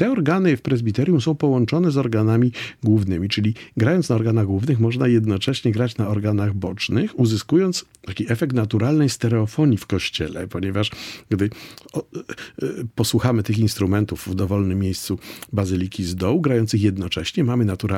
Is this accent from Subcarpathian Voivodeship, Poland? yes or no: yes; Rzeszów, Subcarpathian Voivodeship, Poland; z mojego rodzinnego miasta, czyli z Rzeszowa